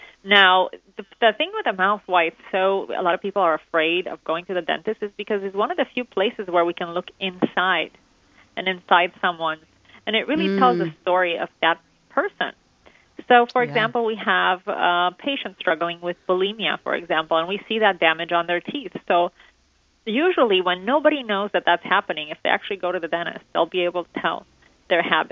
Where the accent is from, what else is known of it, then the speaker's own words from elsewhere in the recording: Romania; myself, I grew up in Romania